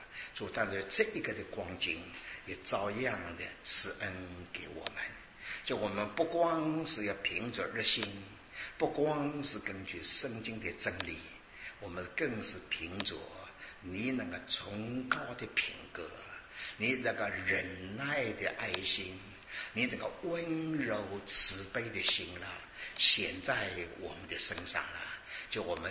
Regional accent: China; 特别我们中国人，跟你讲话了，不要听他的话，要了解他会话的背后一个味道的。

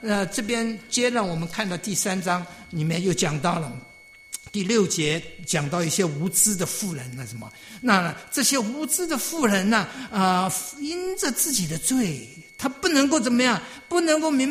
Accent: Shanghai, China; 我小的时候住在上海的时候

